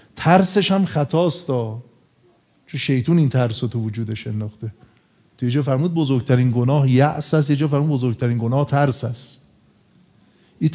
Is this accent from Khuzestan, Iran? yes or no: no; Tehran, Tehran Province, Iran; گفتم خب ما بچه تهرانیم، خب نزدیک 30 سال تهران بودیم.